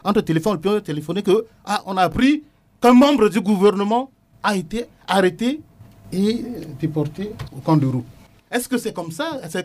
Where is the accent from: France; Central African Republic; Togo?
Central African Republic; on est centrafricain, nous sommes dans notre pays.